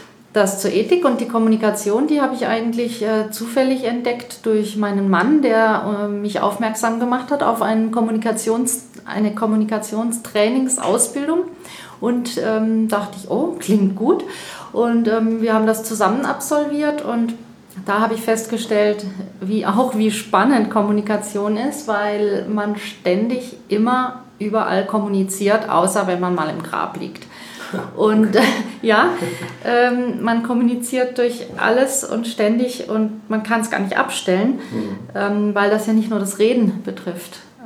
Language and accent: German; Freiburg, Baden-Württemberg, Germany; Ich bin eben aus Freiburg, deshalb die räumliche Trennung.